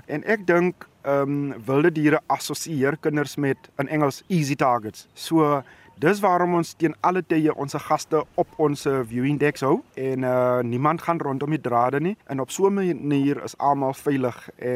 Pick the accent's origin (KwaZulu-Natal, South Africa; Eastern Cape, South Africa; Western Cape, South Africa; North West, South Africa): Eastern Cape, South Africa; Seymour; Ja, nee, ek het ook op 'n plaas groot geword. Ek kom daar van Seymour van Beaufort, so 100 km uit Gramstad uit Makanda. Dis daai kant wat ek kom van hy kant af. So ek het tussen skape, beeste, bokke groot gemaak en al daai goed.